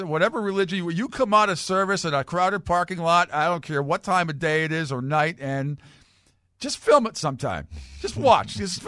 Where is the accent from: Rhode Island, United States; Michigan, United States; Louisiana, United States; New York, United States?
Rhode Island, United States; I was able to walk to the church when I grew up in Rhode Island, so I didn't have to drive.